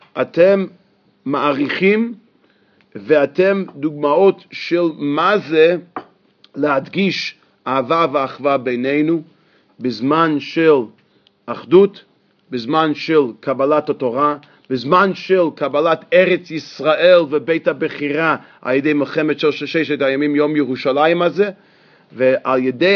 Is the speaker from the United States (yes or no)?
yes; United States; now in Israel; שדרך אגב לא יודע אם שמתם לב, אני אמריקאי במקור, כן, כן, באמת.